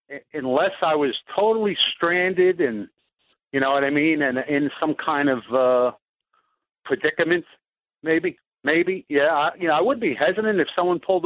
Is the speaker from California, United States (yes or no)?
no; Huntington, New York, United States; Well, I grew up on North Shore, Long Island. And so I was like 15, 14, 15, 16 in the mid-70s.